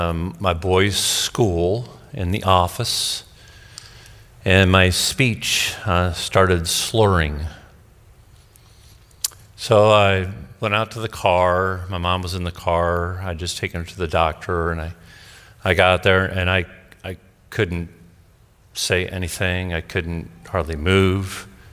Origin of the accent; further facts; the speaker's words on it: Harlan, Indiana, United States; I was born and raised in Harlan, Indiana.